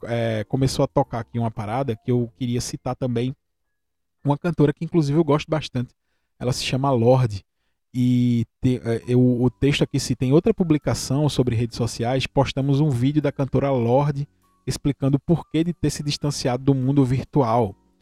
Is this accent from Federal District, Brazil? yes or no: no; Vitória, Espírito Santo, Brazil; E eu toco guitarra e sou de Vitória.